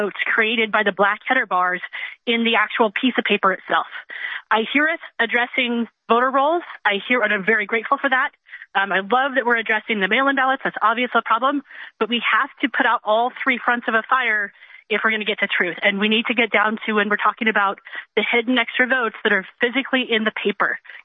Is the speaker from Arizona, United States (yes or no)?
yes; Arizona, United States; I'm from Maricopa County. I was involved with a lot of different things here in Maricopa County